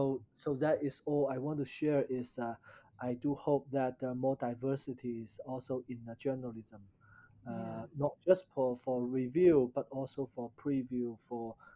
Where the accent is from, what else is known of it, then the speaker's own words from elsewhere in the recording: United States; It's not necessary need to use chapstick when I eat every meal to prove I'm Chinese American.